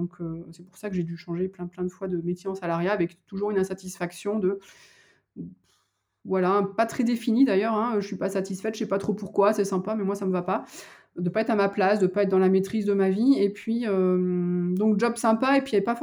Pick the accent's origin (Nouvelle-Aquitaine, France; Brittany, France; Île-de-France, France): Nouvelle-Aquitaine, France; now in Toulouse, France; moi je suis de Charente-Maritime et c'est mon ex-conjoint qui est de la Bège en fait, donc j'avais tout quitté pour m'installer à Toulouse.